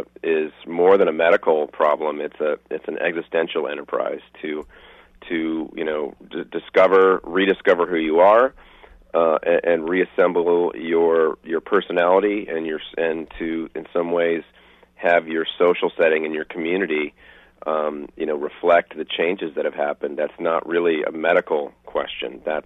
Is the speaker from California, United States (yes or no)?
yes; San Diego, California, United States; Even when I grew up in San Diego, which is a very, very much a military town